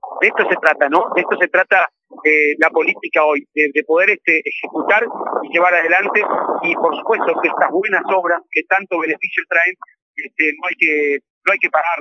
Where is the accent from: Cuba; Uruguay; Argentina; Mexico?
Argentina; Ingeniero Jacobacci, Río Negro; la quería compartir con toda la gente de mi pueblo